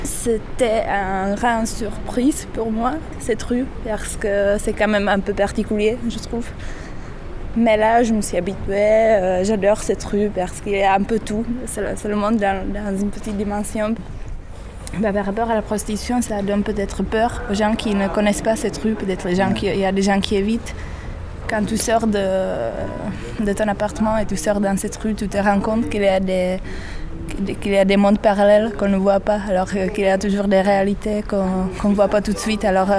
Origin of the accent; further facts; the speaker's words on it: Czechia; French is a second language; chez nous en République tchèque, le street art n'est pas si développé qu'à Marseille.